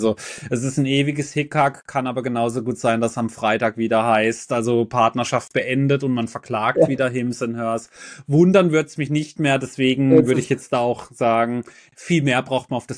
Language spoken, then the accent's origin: German; Baden-Württemberg, Germany; Wie gesagt, ich komme aus der Nähe von Freiburg.